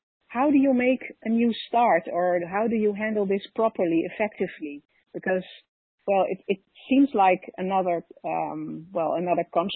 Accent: Netherlands; from the Netherlands.

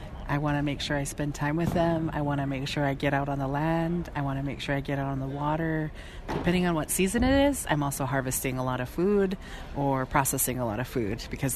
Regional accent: Alaska, United States; I am also from Tlingit territory. I am also Tlingit. I come from Kihkwan. … on my Tlingit side. On my Haida side … so I am an eagle woman. And I'm Chichkitne. That's my clan

